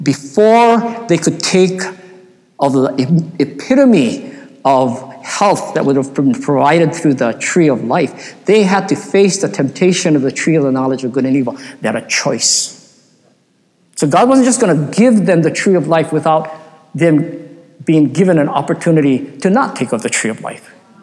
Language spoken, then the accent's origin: English; Hawaii, United States; but he found out we're from Hawaii, and so he squeezed us